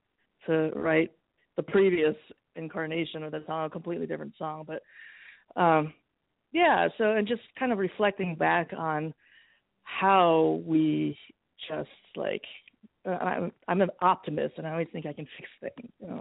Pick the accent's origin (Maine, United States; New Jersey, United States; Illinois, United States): New Jersey, United States; also born or lived in New York; So I grew up in New Jersey, New York, with the Juilliard connection and all that.